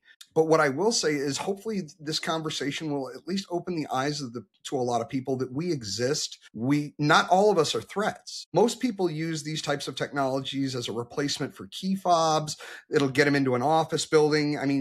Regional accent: Detroit, Michigan, United States; Growing up in Detroit, we all loved turning 18 because we have the bridge and the tunnel.

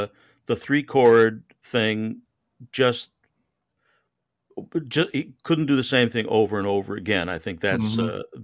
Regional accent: Connecticut, United States; now in Houston, United States; Well, we were, I was raised in Connecticut, and I spent a lot of my life overseas.

